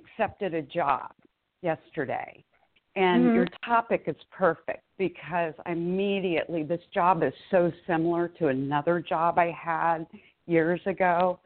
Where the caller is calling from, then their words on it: Melbourne, Florida, United States; Hi, good morning, ladies. … from Melbourne, Florida.